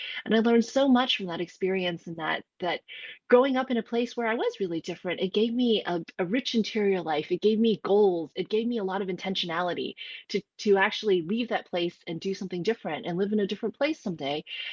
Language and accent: English; South Carolina, United States; also born or lived in New York; You know, I grew up in New York with my family up until I was six. And because of discrimination at work, my dad was really fed up, and his friend said, why don't you come to South Carolina?